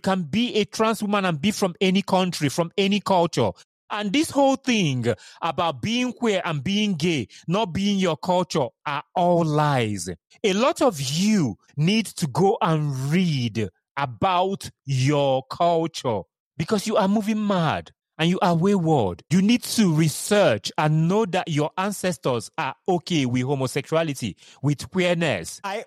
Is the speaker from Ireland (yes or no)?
no; Nigeria; just because of I'm Nigerian.